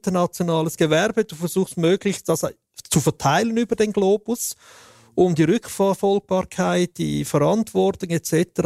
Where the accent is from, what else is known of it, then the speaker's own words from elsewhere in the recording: Switzerland; Also ich als Schweizer darf nicht eine Schweizer Plattform benutzen.